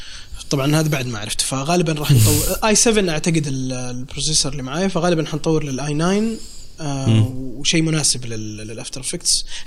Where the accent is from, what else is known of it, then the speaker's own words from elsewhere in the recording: Saudi Arabia; صارت عندنا في السعودية قبل فترة طويلة